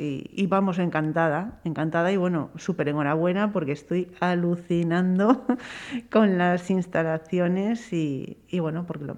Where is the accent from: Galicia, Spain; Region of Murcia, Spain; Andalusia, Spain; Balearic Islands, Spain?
Galicia, Spain; Monforte de Lemos; los que somos de Monforte